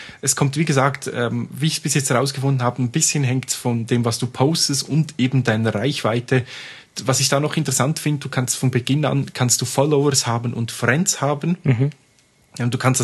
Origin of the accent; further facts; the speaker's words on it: Switzerland; Aber schon damals, also bei uns in der Schweiz hatten die recht große Verbreitung.